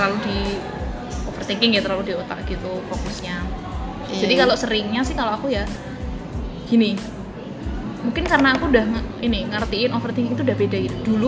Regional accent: Yogyakarta, Special Region of Yogyakarta, Indonesia; Aku bukan orang Jawa soalnya, aku orang Jogja medok.

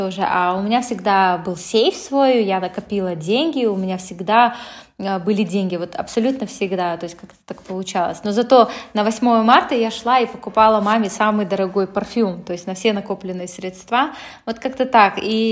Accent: Shymkent, Kazakhstan; also born or lived in Almaty; я родилась в Шымкенте, это же аж в далеком 90-м году, так что можно угадать, сколько мне лет. И я училась там, я жила там до 9 класса, потом у меня мама решила переехать в Алматы

